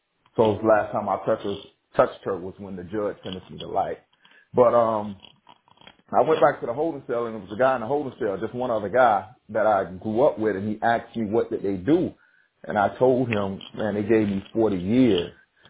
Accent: Tampa, Florida, United States; I was born in Tampa, Florida, back in the late 70s, 77 to be exact. And I grew up in a place called Central Park Village.

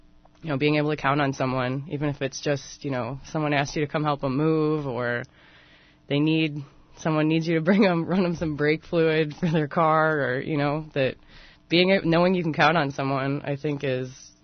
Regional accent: Illinois, United States; I grew up in Northern Illinois, not Chicago. I received a degree from Illinois State University.

